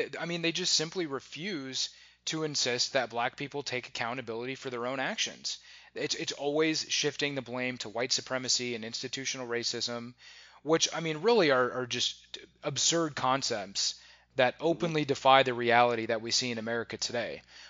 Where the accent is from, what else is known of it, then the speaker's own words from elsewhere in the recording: Omaha, Nebraska, United States; This was in Omaha, Nebraska.